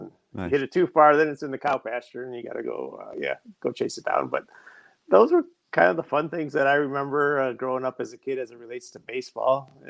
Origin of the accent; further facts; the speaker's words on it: Waupun, Wisconsin, United States; I grew up in Wisconsin, like you mentioned. So I grew up on a dairy farm, actually. So Waupun, Wisconsin is like halfway between Milwaukee and Green Bay near Fond du Lac area.